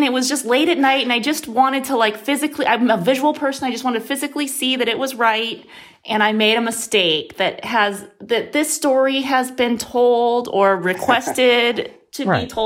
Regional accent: Midwest, United States; I grew up in the Midwest

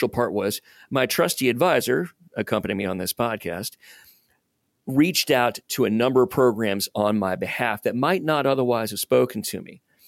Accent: Louisiana, United States; now in Kansas City, United States; I matched right here in Kansas City, and I'm really glad I did. But I had signaled two places. I'm originally from Louisiana.

